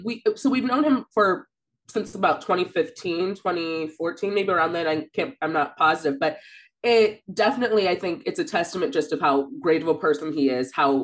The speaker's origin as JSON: {"language": "English", "town": "St. Louis", "region": "Missouri", "country": "United States", "said": "And also, we're from St. Louis, he's from St. Louis, and Rachel and I actually went to the same high school as Andy."}